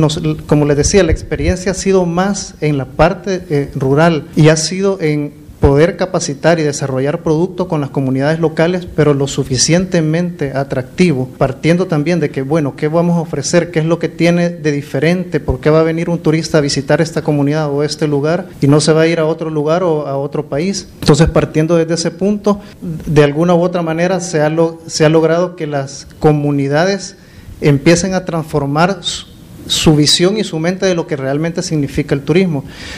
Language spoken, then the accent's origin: Spanish; El Salvador; nosotros como salvadoreños somos unos, probablemente en Centroamérica, los que más viajamos